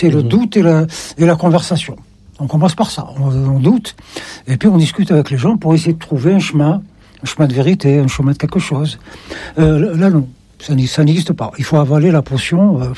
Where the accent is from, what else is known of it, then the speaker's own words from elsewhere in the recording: Algeria; now in France; Je suis algérien en Algérie et je suis français en France. Maintenant que j'ai la nationalité française, je me revendique comme français.